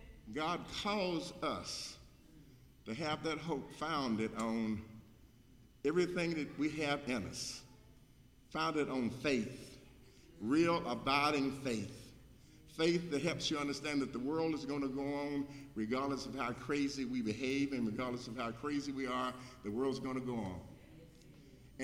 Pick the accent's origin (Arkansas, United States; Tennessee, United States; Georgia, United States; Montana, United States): Tennessee, United States; Savannah; it's 30-something miles from Corinth to Savannah, my hometown.